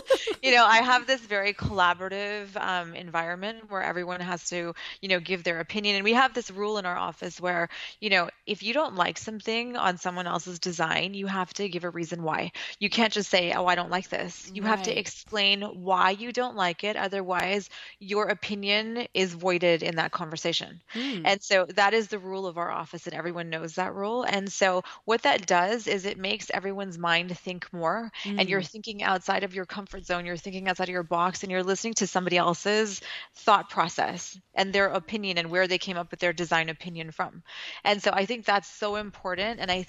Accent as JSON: {"language": "English", "country": "India", "said": "and obviously I'm Indian as well."}